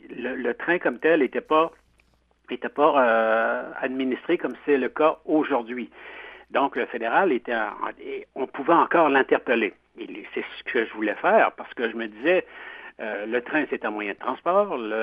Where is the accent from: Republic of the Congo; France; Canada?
Canada; Quebec; les gens de la région chez nous, au Québec